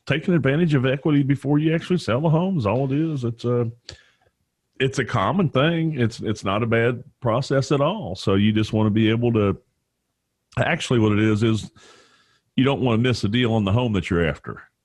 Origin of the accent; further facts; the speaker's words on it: Richmond, United States; I'm from Richmond. Lori's from Richmond.